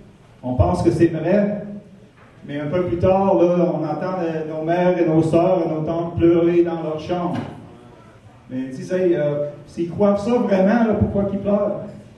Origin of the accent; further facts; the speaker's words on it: Val-d'Or, Quebec, Canada; also born or lived in Toronto; moi je suis né en Abitibi, j'ai été élevé à Val-d'Or.